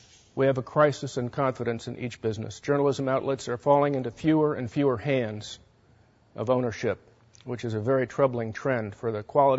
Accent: Arlington, Virginia, United States; It didn't seem too strange to me because I was from Arlington County, Virginia. Voting patterns in Arlington and in Charlottesville have been roughly similar over the past 30, 40 years. My love of politics goes back many years to when I was growing up in Arlington.

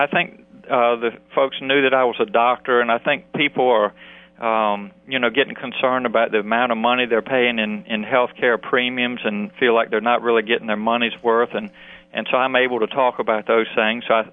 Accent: Virginia, United States; I grew up on the Eastern Shore and graduated from high school in 77 and went to Virginia Military Institute.

